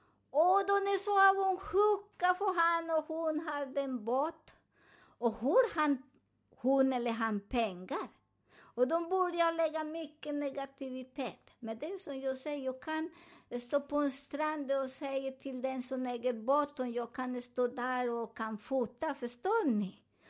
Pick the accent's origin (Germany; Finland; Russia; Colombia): Colombia; Swedish is a second language; now in Sweden; Jag är från Colombia. Men den delen som jag födde där var mera ljusare.